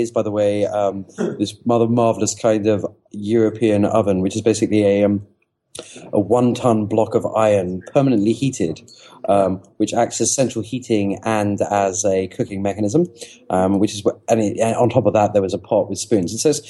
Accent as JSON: {"language": "English", "region": "England", "country": "United Kingdom"}